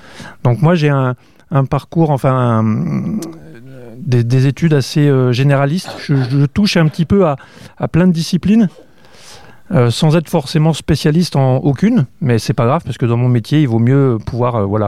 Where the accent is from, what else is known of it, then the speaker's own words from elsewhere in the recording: Auvergne-Rhône-Alpes, France; j'ai grandi donc en Auvergne, en moyenne montagne. Après, je suis parti pour faire des études universitaires en Écosse